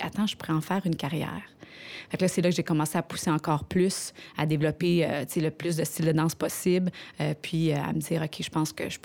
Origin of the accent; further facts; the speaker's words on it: Montreal, Quebec, Canada; Ben, je suis montréalaise, je suis danseuse professionnelle